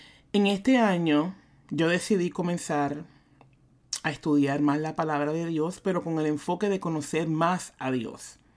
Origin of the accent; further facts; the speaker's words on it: Carolina, Puerto Rico; now in Maryland, United States; vivo en Maryland con mis hijos, que trabajo en el Tribunal de Inmigración, que soy nacida y criada en Puerto Rico, que mi mamá es enfermera y que mi papá era policía. Saben que soy la menor de 4 hermanos y que crecí en un pueblo llamado Carolina.